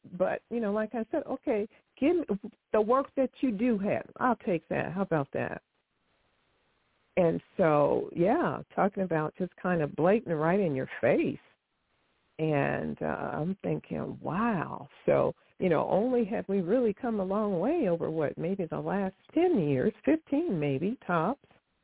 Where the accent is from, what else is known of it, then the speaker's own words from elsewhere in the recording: Midwest, United States; Now, I'm not from Georgia. I'm from the Midwest.